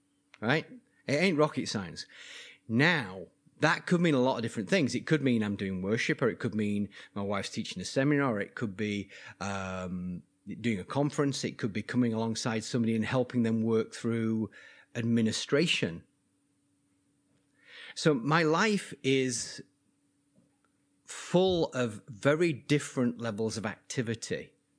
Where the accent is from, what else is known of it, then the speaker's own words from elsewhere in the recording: England, United Kingdom; now in New Zealand; I'm an Englishman, but is really a New Zealander at heart and in passport and everything else.